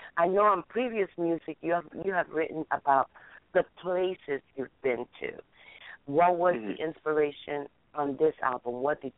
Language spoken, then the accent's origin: English; Cuba; Let's hope it goes the same thing for show host, because I'm from Cuba.